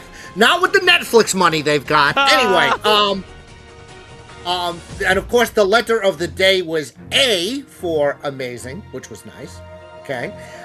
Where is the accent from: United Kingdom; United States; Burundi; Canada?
United States; New York City, New York; fly to my hometown of New York City, okay?